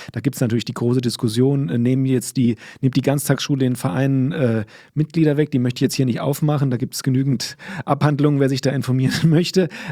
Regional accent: Limburg, Hesse, Germany; ich bin in Limburg groß geworden und da haben wir am Stadtrand gewohnt. Meine Eltern wohnen am Stadtrand, ja, relativ ländlicher Stadtrand.

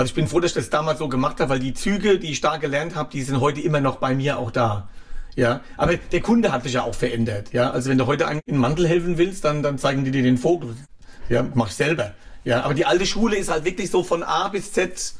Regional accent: Wiesbaden, Hesse, Germany; also born or lived in Klein-Winternheim; Aufgewachsen in Wiesbaden-Sonnenberg, ja. 6 war und dann sind wir nach Kleinwindernheim.

